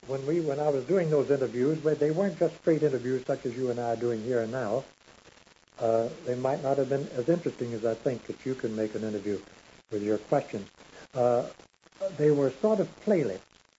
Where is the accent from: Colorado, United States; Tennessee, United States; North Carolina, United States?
Tennessee, United States; Memphis; I wanted to come out and be an actor, but I stopped in Memphis on the way because that was my hometown.